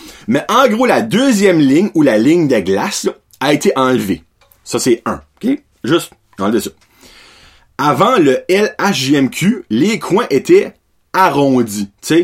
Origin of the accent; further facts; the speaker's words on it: the Maritimes, Canada; j'ai un parti pris parce que je viens des Maritimes.